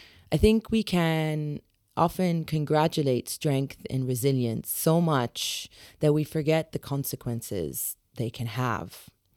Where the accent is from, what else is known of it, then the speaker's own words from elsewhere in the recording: London, United Kingdom; also born or lived in Middle East; after I returned to my hometown of London, after 7 years living abroad in the Middle East, working as a journalist.